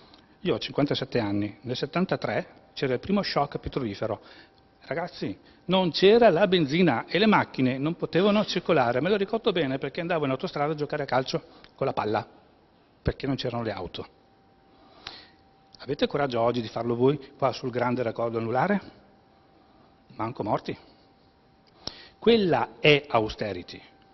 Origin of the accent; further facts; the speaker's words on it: Vicenza, Veneto, Italy; io provengo da Vicenza, ci chiamano Maniagatti, come i vicentini.